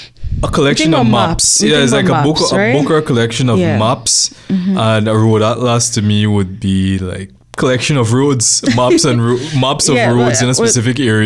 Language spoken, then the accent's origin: English; Linden, Upper Demerara-Berbice, Guyana; also born or lived in Georgetown; You probably know already that I was born in Linden, lived there for the first 11 mm-hmm. years of my life. And when I finally moved to Georgetown, it was kind of a struggle for me